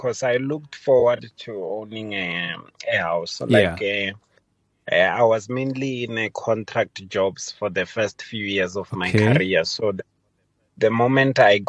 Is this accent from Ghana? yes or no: no; Limpopo, South Africa; I'm originally from Venda.